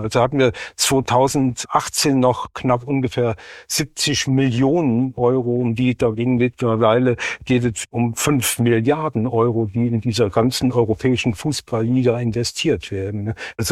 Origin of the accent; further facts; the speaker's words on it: Germany; Natürlich, dann fiebert man als Deutscher dann natürlich auch mit seiner eigenen Mannschaft oder mit der deutschen Mannschaft, sagen wir mal so.